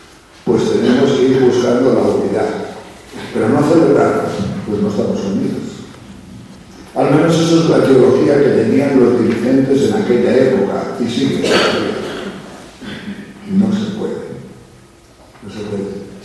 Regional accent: Castile and León, Spain; Mi pueblo es un pueblo de la provincia de León

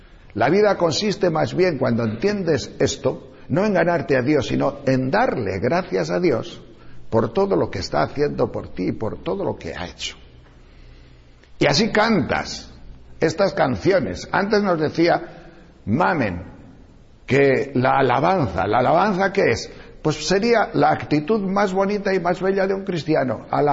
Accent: Móstoles, Community of Madrid, Spain; yo vengo de Móstoles

